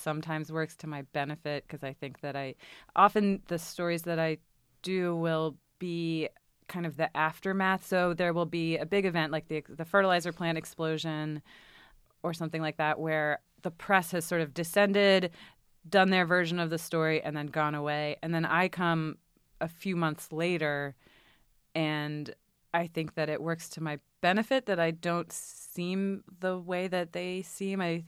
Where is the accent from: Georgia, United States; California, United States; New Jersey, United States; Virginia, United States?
Virginia, United States; Richmond; I grew up in Richmond, Virginia.